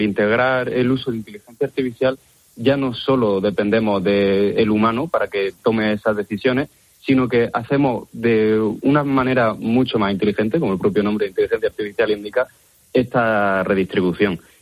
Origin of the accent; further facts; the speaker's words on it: Granada, Andalusia, Spain; nosotros somos de Granada, caen lluvias torrenciales, pero durante muy poco tiempo.